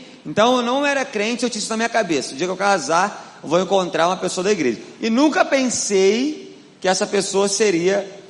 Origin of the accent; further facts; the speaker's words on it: Rio de Janeiro, Brazil; eu vim de Rodilândia, lugar nobre do Rio de Janeiro, Cacuia, Morraguda, Austin, Queimados.